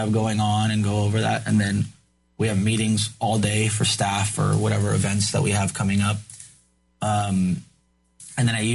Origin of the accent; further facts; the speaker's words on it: Los Angeles, California, United States; I was from Los Angeles, so it was good that I combined all these worlds and I created a business out of it in college.